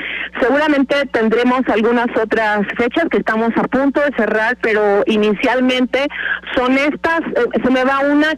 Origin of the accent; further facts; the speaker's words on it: Mexico; lo que somos los mexicanos